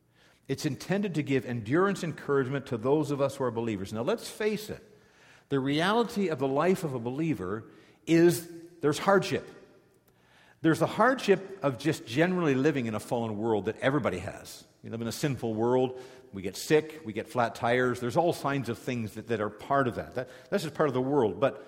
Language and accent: English; Corunna, Ontario, Canada; I remember growing up in Corunna, Ontario.